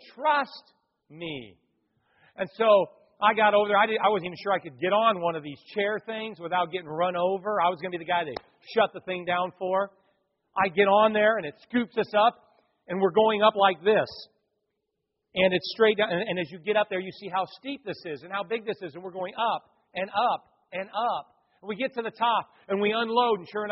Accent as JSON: {"language": "English", "region": "California", "country": "United States", "tie": "born or raised there", "said": "I grew up in California, and a couple hours from our house was a place called Lake Tahoe."}